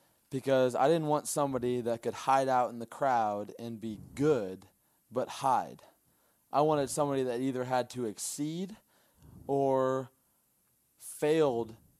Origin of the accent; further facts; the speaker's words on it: Indiana, United States; So, I mean, we grew up in Indiana and Purdue University.